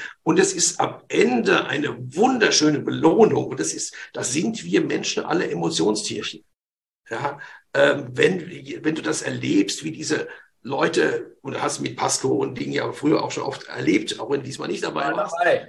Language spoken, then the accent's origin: German; Frankfurt, Hesse, Germany; now in Cologne, Germany; ich komme ja auch aus Frankfurt